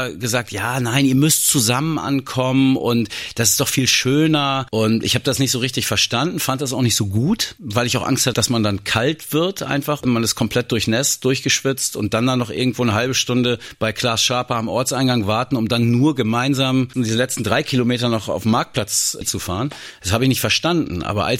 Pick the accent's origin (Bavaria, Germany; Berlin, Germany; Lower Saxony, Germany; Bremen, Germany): Lower Saxony, Germany; Lingen; Wir kommen beide aus Lingen, sind hier groß geworden.